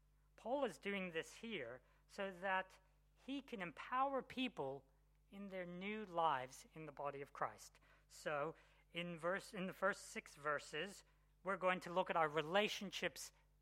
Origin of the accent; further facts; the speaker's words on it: Papua New Guinea; most of you know that I grew up in Papua New Guinea.